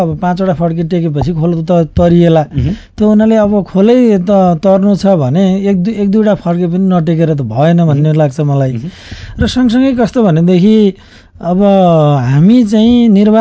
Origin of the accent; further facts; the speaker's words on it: Aandhikhola, Gandaki Province, Nepal; मेरो मौलिक गाउँ जहाँ म जन्मे हुर्केको स्याङ्जा जिल्लाको आँधीखोला गाउँपालिका, हालको पहिलेको चिलाउनेवास गाउँपालिका, गाउँ विकास समिति